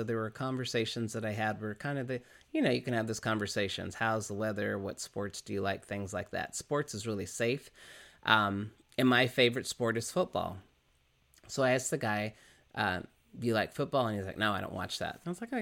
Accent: the South, United States; you know my story about how I grew up in the South and how I didn't feel like I fit in as a Black man in the white world

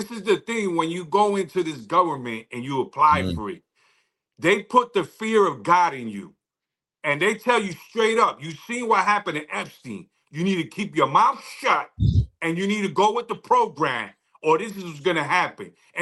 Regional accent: United States; $4,000 grand and I'm American and I can't even get a dollar from you?

